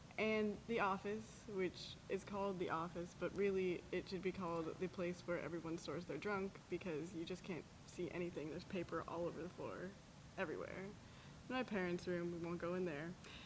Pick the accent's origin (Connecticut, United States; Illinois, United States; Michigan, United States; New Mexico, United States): New Mexico, United States; Roswell; Generally, I like saying I'm from Roswell because it's like Roswell, New Mexico, and that's pretty exciting.